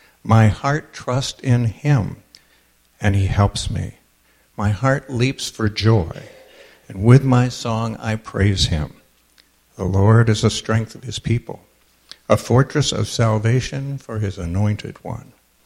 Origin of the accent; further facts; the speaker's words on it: Wisconsin, United States; if you detect a slight foreign accent, it's because we're from Wisconsin.